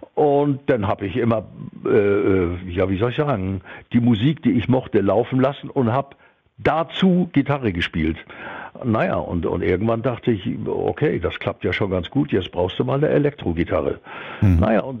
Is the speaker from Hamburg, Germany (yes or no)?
yes; Hamburg, Germany; wir waren ja so als Jugendliche in Hamburg auf St. Pauli Rock'n'Roll-Fans.